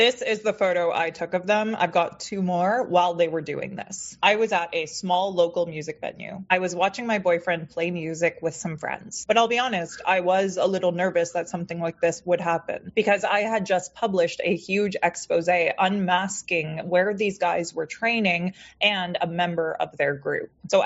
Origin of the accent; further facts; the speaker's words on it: Canada; I'm a Canadian journalist